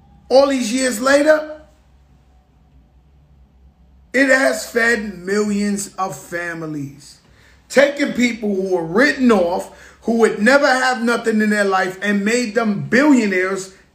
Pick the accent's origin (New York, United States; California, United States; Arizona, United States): New York, United States; Bronx; When I was growing up in the Bronx, in Forest Projects